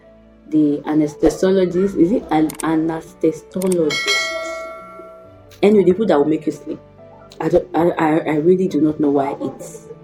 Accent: Osun, Nigeria; It never crossed my mind because I'm from Osun State.

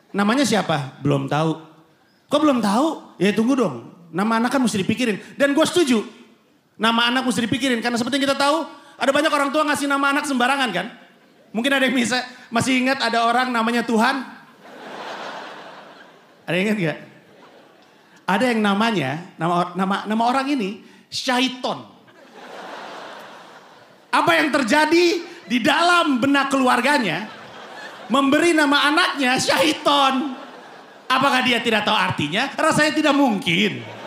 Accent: Singapore; born there; Gue lahir di Singapura.

